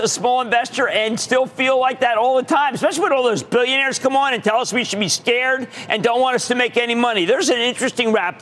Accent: New Jersey, United States; you know, I love the Garden State. It's my home state.

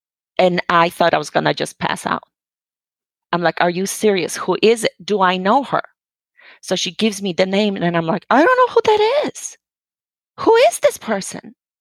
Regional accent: Poland; I'm originally from Poland.

